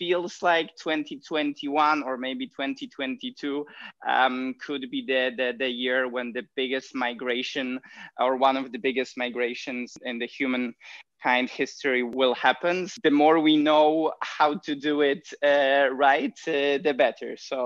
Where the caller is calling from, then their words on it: Vietnam; And today I'm calling from Vietnam. It's a good question if it's our home or not, because when we left States in 2018, then it was really hard to tell where is our home. Like, we have our home base still in Poland.